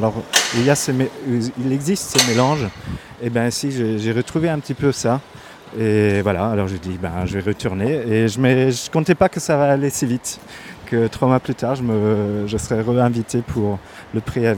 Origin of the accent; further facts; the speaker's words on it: Normandy, France; J'ai grandi en Normandie, alors je parle français, je suis assez francophile. … Alors je me sens bien en France, et ici particulièrement à Marseille.